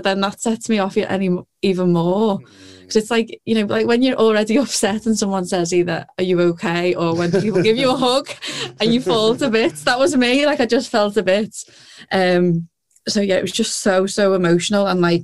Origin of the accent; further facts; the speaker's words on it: Liverpool, North West England, United Kingdom; I'm from Liverpool, and like I think most of the people knew I was from Liverpool